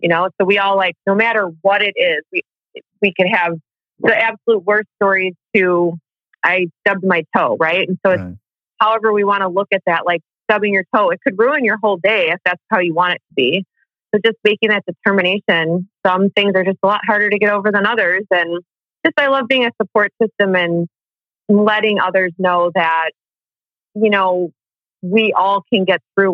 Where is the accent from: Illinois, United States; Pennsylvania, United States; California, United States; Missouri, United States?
Illinois, United States; Chicago; So I'm from Chicago, the suburb.